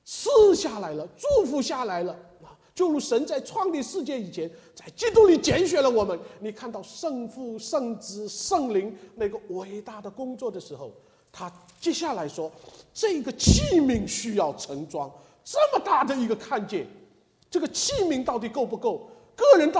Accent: China; 跟我们从大陆来的

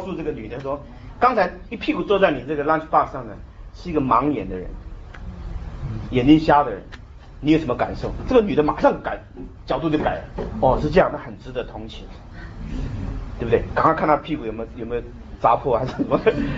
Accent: China; 我们中国人很，尤其在教会里面很害怕冲突。

